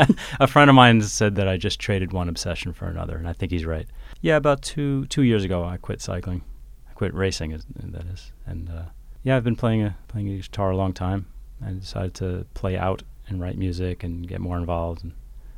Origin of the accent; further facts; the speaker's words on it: New York, United States; I used to be a racing cyclist, and I lived in New York. I'm from New York. Originally.